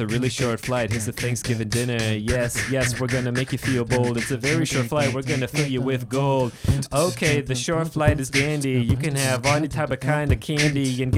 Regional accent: California, United States; now in New York, United States; I know that I look like I was born yesterday, but I'm actually from New York.

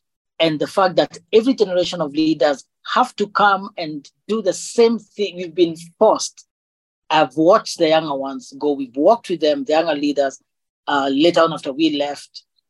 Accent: Kenya; as a Kenyan, from a Kenyan point of view, the body of Christ has a lot to offer

